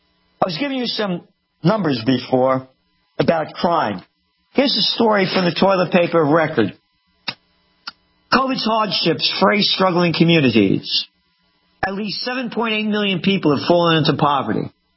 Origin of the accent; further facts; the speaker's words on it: United States; I believe in a self-sustaining economy. I'm an American. America first.